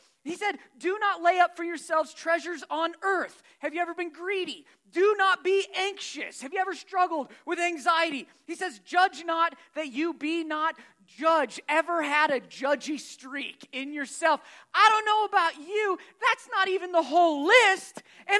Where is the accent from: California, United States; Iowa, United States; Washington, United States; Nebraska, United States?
Iowa, United States; Red Oak; I grew up in Red Oak and graduated from Stanton. My grandparents are here. They live just outside College Springs, so I'm a Southwest Iowa guy at heart.